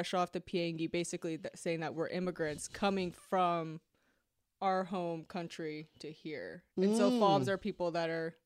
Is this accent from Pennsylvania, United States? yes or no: no; Whittier, California, United States; also born or lived in Chino Hills; Yeah, I grew up in Whittier and Chino Hills.